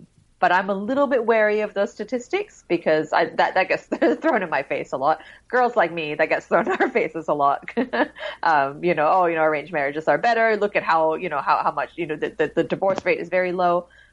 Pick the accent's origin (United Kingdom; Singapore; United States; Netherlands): Singapore; I think when I was growing up in Singapore, because we moved internationally so much and then we would come back here, I just didn't really feel like I belonged very much.